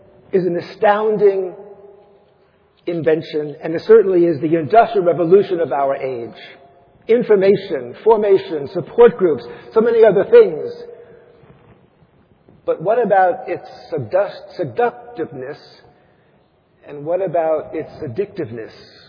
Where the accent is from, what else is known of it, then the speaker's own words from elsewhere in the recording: New York, United States; Now, I admit, despite the fact that I am a New Yorker in exile